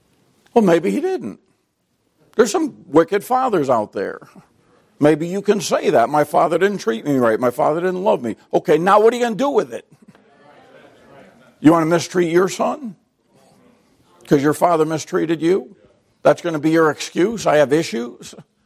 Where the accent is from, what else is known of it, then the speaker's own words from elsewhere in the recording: United States; born there; I'm glad I was born in America. I'm not proud of being an American. I'm thankful I am.